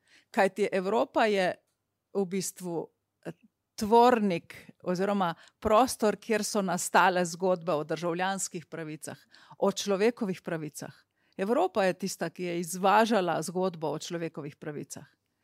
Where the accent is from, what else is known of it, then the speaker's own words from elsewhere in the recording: Primorska, Slovenia; Primorci smo navajeni več pomagati ljudem.